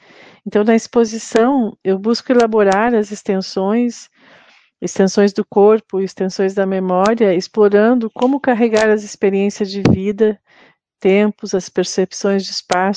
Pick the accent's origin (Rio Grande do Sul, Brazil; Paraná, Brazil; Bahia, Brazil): Rio Grande do Sul, Brazil; Vacaria; seja quando eu vivia ainda em Vacaria, na cidade onde nasci, né, estudando